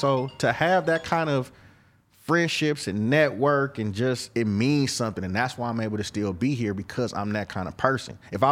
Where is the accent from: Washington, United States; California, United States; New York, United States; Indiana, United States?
California, United States; Oakland; I'm from East Oakland. We purple.